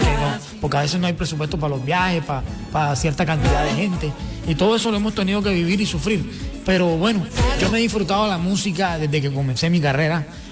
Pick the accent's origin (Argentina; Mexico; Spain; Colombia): Colombia; yo soy colombiano, aquí vivo, aquí registro las canciones.